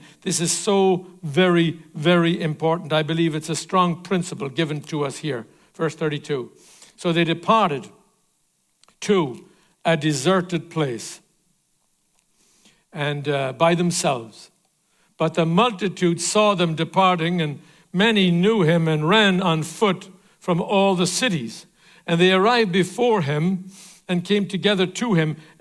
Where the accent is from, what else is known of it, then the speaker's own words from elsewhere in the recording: California, United States; You know, I'm from California.